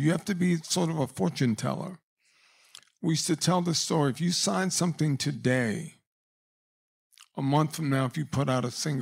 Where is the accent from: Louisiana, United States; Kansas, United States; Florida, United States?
Louisiana, United States; You know, growing up in Louisiana, one of the greatest things for me, that it's kind of a potpourri or gumbo of music.